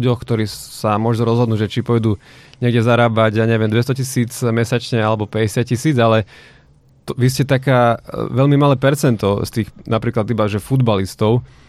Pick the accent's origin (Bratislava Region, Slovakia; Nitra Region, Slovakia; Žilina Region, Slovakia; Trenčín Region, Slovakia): Nitra Region, Slovakia; Zlaté Moravce; Pozor, ja som zo Zlatých Moraviec.